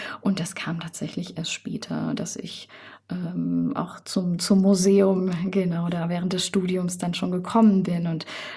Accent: Künzell, Hesse, Germany; Genau, ich bin in Künzell aufgewachsen, bin hier zur Schule gegangen, habe hier mein Abitur gemacht.

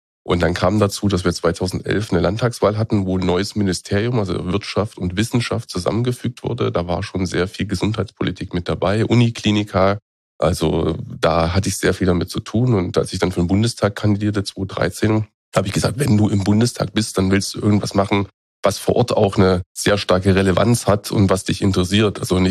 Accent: Thuringia, Germany; born there; now in Magdeburg, Germany; geboren am 4. März 1975, bin eigentlich gebürtiger Thüringer, also in Thüringen geboren, und bin dann über Studium im Ausland und bin ich dann irgendwann nach Sachsen-Anhalt gekommen und seit vielen Jahren in Sachsen-Anhalt, dort auch heimisch, Magdeburg.

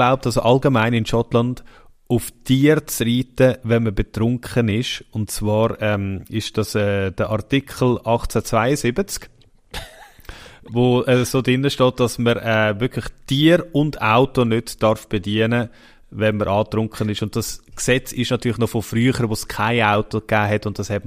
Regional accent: Nidwalden, Switzerland; Also, wir sind ja auf dem Land aufgewachsen, in Nidwalden.

